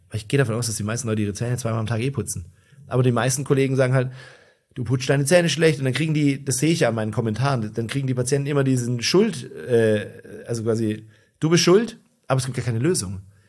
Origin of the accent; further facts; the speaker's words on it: Tübingen, Baden-Württemberg, Germany; die ersten Implantate hier aus meiner Heimatstadt Tübingen